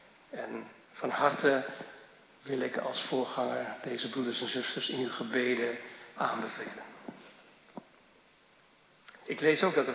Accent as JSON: {"language": "Dutch", "town": "Huizen", "region": "North Holland", "country": "Netherlands", "said": "Ik kom uit Huizen en ik herinner me als kleine jongen nog de spannende voetbalwedstrijden tegen Spakenburg."}